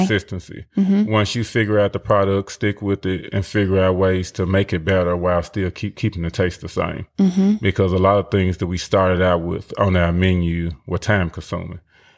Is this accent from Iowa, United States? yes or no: no; Memphis, Tennessee, United States; And we're from Memphis, where the whole wings are at most of the wing restaurants.